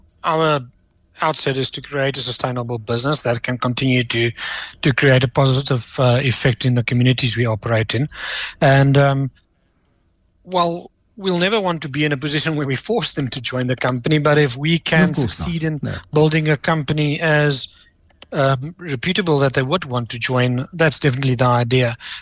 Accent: South Africa; we're from South Africa.

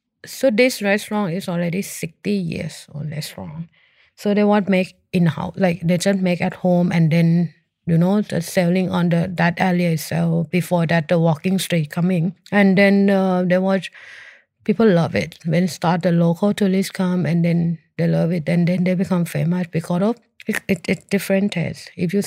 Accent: Thailand; English is a second language; because of I'm from Thailand, we always flexible, right?

